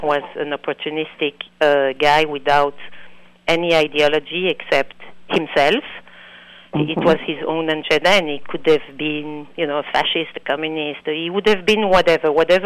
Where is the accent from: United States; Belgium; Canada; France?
Belgium; Antwerp, Flanders; first language French; English is a second language; I am Flemish because I was born and raised in Antwerp, but because I'm coming from a Jewish family, the mother tongue was French.